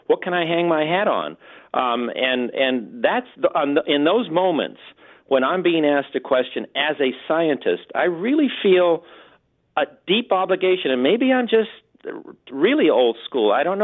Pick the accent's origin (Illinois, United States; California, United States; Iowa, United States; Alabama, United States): California, United States; Los Angeles; I'm still that kid from East L.A. I was born in East L.A. on the wrong side of the track.